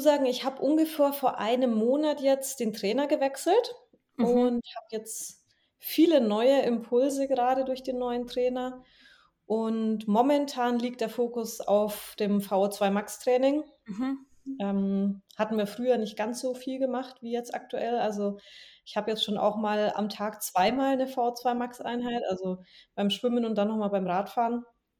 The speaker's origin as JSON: {"language": "German", "town": "Herzogenaurach", "region": "Bavaria", "country": "Germany", "tie": "born there", "said": "gebürtig komme ich aus Herzogenaurach, also Sportstadt, hatte schon immer was mit Sport zu tun."}